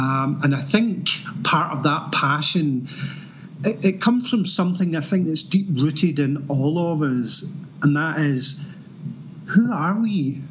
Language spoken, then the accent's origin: English; Scotland, United Kingdom; I'm from Scotland. I'm born and bred here in Scotland, and I've lived here all of my life. I'm now 52 years of age